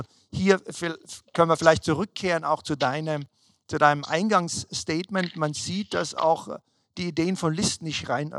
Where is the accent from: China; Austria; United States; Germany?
Austria; Tyrol; das mich als Tiroler natürlich auch berührt